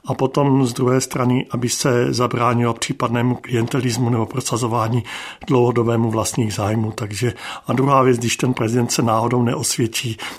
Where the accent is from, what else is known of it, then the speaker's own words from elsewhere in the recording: Olomouc Region, Czechia; nejsem z Ostravska, jsem z Hané